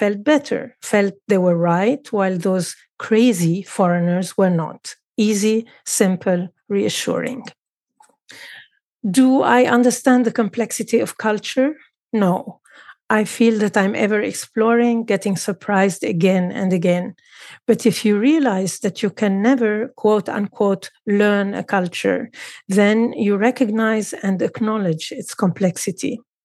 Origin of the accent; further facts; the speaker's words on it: Lebanon; I remember when growing up in Lebanon that in April and May, expats from European countries and the US would start going to the beach, while the Lebanese usually find it still too cool.